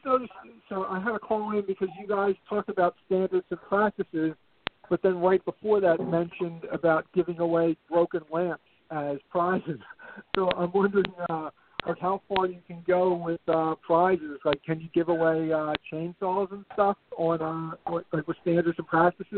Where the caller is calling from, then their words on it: Philadelphia, Pennsylvania, United States; Hey, Simon. It's … calling from Philadelphia.